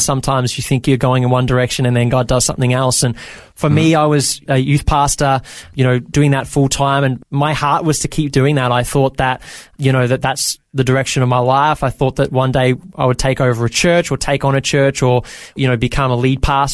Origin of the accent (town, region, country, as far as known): Bendigo, Victoria, Australia; born or raised there; also born or lived in Maryborough